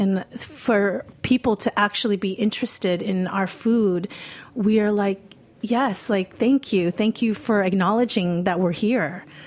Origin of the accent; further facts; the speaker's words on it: Philippines; everything that I was ever embarrassed about as a kid, being Filipino.